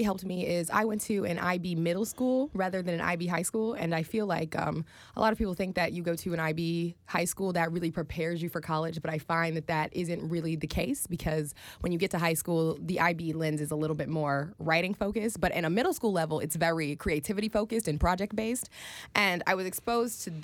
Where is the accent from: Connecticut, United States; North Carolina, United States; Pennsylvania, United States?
North Carolina, United States; Charlotte; I lived with both of my parents. I grew up in Charlotte, North Carolina.